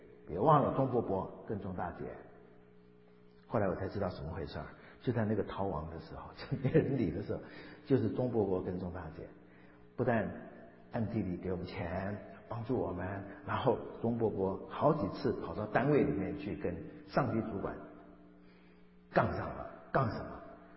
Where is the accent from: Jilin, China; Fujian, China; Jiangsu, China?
Fujian, China; 否则我们福建人怎么会做面食？